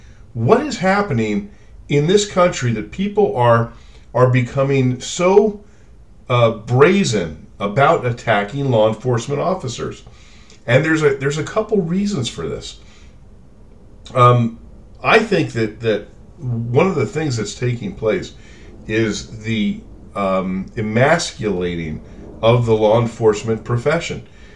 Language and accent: English; Las Vegas, Nevada, United States; This was in my hometown of Las Vegas.